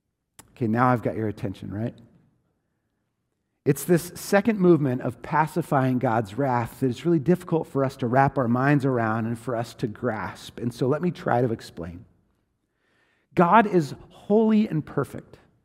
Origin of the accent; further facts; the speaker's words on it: Washington, United States; I grew up in Washington State in a rural place where we heated our home exclusively with firewood in a wood-burning stove in the basement.